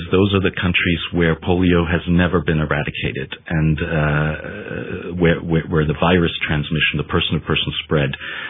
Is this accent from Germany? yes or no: yes; Germany; I'm from Germany.